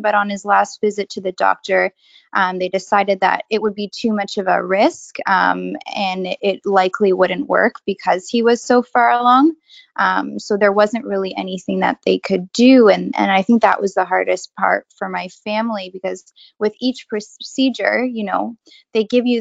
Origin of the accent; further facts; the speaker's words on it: Ottawa, Ontario, Canada; I'm from Ottawa, Ontario.